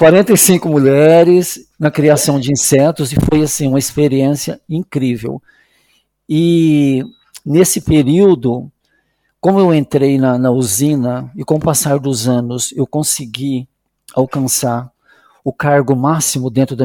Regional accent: Três Lagoas, Mato Grosso do Sul, Brazil; moved away as an adult; now in London, United Kingdom; Então fui criado em Três Lagoas. E depois eu fui trabalhar nessa usina de álcool, que era uma cidadezinha de 5 mil habitantes. Então, meus últimos 10 anos no Brasil foi ali.

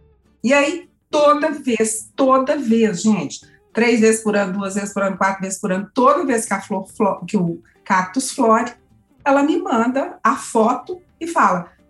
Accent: Minas Gerais, Brazil; born there; como eu nasci no Vale de Jequitinhonha, a gente era muito simples

